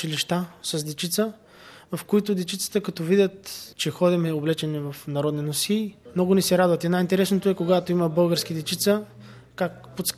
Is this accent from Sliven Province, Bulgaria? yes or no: yes; Sliven, Sliven Province, Bulgaria; сме от Сливен и тримата сме завършили Филип Кутев, музикалното училище в Котел.